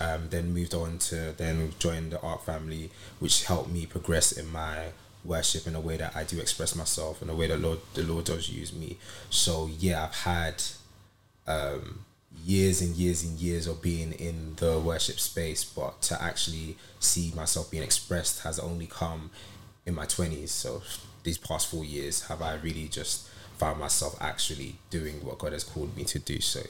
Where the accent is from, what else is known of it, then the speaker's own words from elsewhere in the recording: London, United Kingdom; I'm 24 years old. I am from East London. I always say this, that I'm just a kid from East London who God has chose to use.